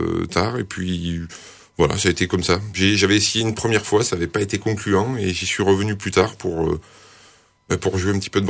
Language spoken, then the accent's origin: French; Rodez, Occitanie, France; born there; Moi, je suis né à Rodez, le 27 avril 1981.